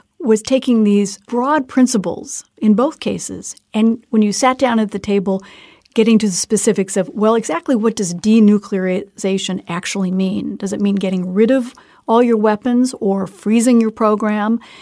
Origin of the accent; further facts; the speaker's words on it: United States; especially as an American going to a place where a country with which we fought a war